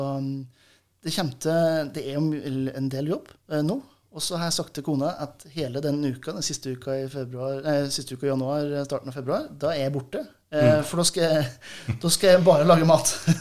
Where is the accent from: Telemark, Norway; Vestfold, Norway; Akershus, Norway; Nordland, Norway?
Nordland, Norway; Jeg kommer jo fra Helgeland selv.